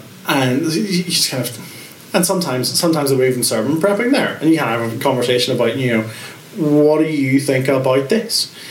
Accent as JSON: {"language": "English", "region": "Northern Ireland", "country": "United Kingdom", "tie": "born or raised there", "accent": "Northern Irish", "lives_now": "Dublin, Ireland", "said": "So I was born in the Republic. So I was born about an hour north of here, but my accent's a Northern Irish accent. My parents divorced when I was young, and Mum and I moved to a little town outside Belfast, and that's where I grew up. That's where I came to faith."}